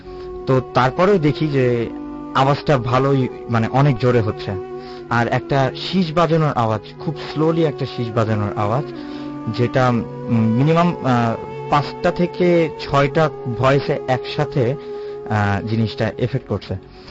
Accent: Rajshahi, Rajshahi Division, Bangladesh; দেন আমি আমার হোম টাউনে যাই রাজশাহীতে

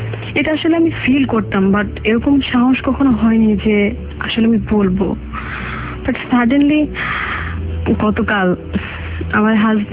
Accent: Jamalpur, Mymensingh Division, Bangladesh; আমার home district জামালপুরে, সেখানে আমার জন্মস্থান।

